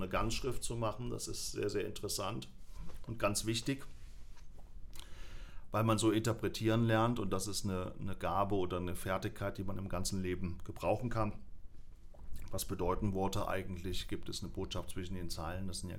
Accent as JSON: {"language": "German", "town": "Koblenz", "region": "Rhineland-Palatinate", "country": "Germany", "tie": "born or raised there", "said": "Ich bin im Kreis Main-Koblenz geboren, oh. Aber ich bin ja hier in Koblenz aufgewachsen, ja, im Rauental."}